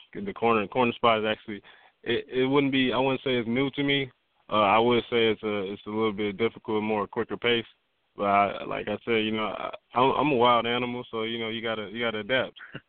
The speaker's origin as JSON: {"language": "English", "town": "Grand Rapids", "region": "Michigan", "country": "United States", "tie": "born or raised there", "also_born_or_lived": "Mississippi / Louisiana", "lives_now": "Texas, United States", "said": "Yes, sir. Actually, I moved around. I moved around from Grand Rapids to Mississippi to Louisiana, and now I'm out here in Texas."}